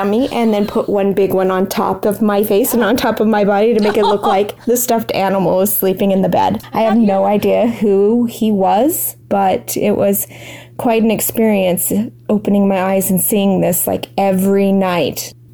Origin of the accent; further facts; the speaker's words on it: Alaska, United States; also born or lived in Utah; I'm from Alaska.